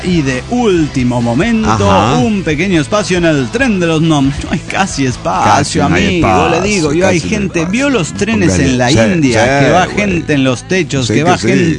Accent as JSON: {"language": "Spanish", "town": "Ciudad Valles", "region": "San Luis Potosí", "country": "Mexico", "tie": "born there", "said": "Ciudades Valles, San Luis Potosí, mi ciudad natal"}